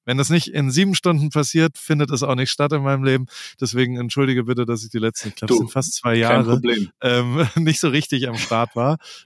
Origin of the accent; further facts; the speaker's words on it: Heidelberg, Baden-Württemberg, Germany; now in Newport Beach, United States; in meiner Heimatstadt in Heidelberg